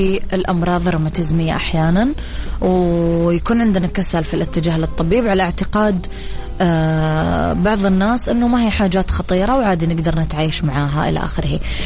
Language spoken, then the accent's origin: Arabic; Saudi Arabia; ايش اكثر شيء شائع عندنا بالسعودية اليوم من هذه الامراض؟